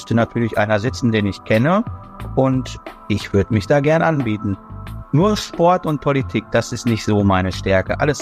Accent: Finnentrop, North Rhine-Westphalia, Germany; born there; Ich bin in Finntrop-Heggen geboren, im schönen Sauerland.

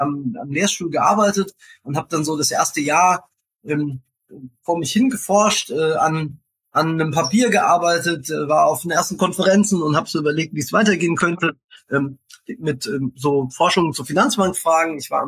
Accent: Ostdorf, Germany; ich bin ja bei meinen Großeltern aufgewachsen in Ostdorf nach dem Tod meiner Mutter.

